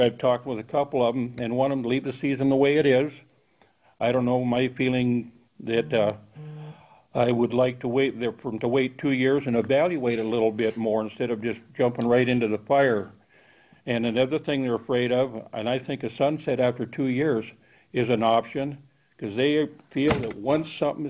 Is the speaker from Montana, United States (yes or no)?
yes; Chester, Montana, United States; from Chester, Montana, lifelong resident and small lander, winner in Area 400.